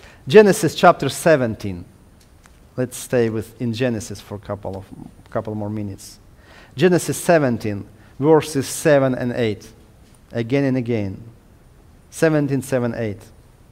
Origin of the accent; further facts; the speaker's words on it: Ukraine; first language Ukrainian; English is a second language; my first language is Ukrainian, my second Russian, and only my third is English.